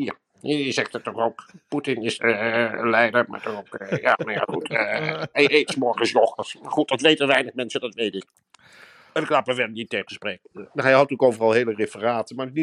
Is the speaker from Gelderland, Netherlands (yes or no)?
yes; Arnhem, Gelderland, Netherlands; Dat ken ik wel een beetje als Arnhemmer zijnde.